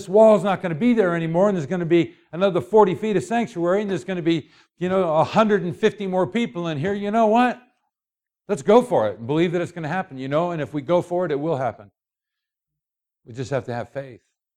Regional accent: Prescott, Arizona, United States; now in Wichita, United States; I'm from Prescott, back Prescott Valley, and you go outside my house at night, you can't hear anything. You wonder, does anybody live around here? Now I'm down downtown Wichita.

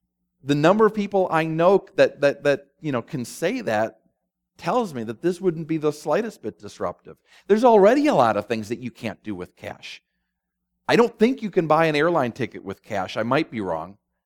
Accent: Minneapolis, Minnesota, United States; based up in my hometown of Minneapolis.

